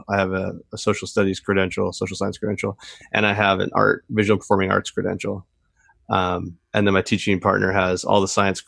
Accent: California, United States; And growing up in Imperial Valley, there's this really horrible problem happening with the Salton Sea.

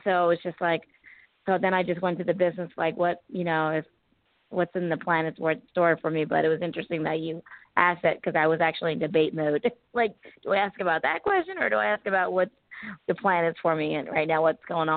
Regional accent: India; I'm from India

